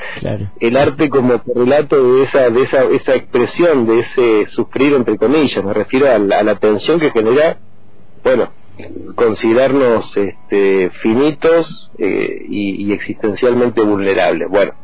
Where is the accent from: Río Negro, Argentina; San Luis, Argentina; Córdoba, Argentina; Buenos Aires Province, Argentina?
Río Negro, Argentina; General Roca; also born or lived in Buenos Aires / Chos Malal / Plaza Huincul; Yo nací en Buenos Aires en el 72 y en el 73, 74 ya estábamos viviendo con mi familia, primero en Chosmalal, después en Plaza Huíncul, desde el 80 en Roca.